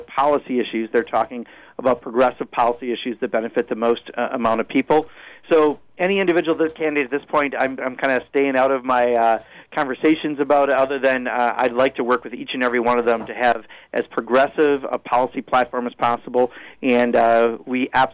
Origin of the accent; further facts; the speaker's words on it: Kenosha, Wisconsin, United States; John, Kenosha's my hometown, so shout out to you.